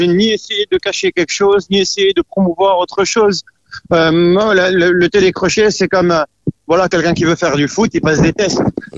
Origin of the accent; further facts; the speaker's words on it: Senegal; born there; je suis né au Sénégal aussi. Je suis d'origine libanaise et je suis né au Sénégal.